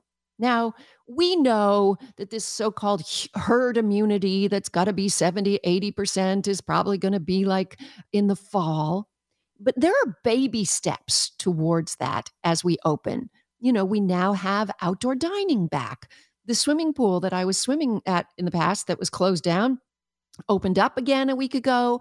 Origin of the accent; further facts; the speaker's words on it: Canada; being a Canadian